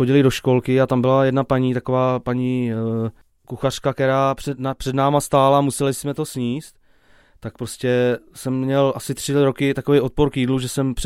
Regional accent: Pomezí, Pardubice Region, Czechia; now in Bystré, Czechia; Moje rodné město, já pocházím z Pomezí, jestli někdo zná u Poličky, a jinak teďka bydlím v Bystrým u Poličky

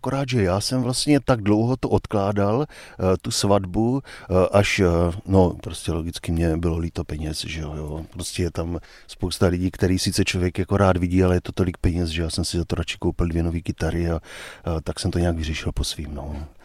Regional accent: Blansko, South Moravian Region, Czechia; accent: Brno; now in Prague, Czechia; pocházím z Blanska a jak můžu slyšet, i když teda asi 15 let už žiju v Praze, tak ten brněnský přízvuk mě tam asi zůstal

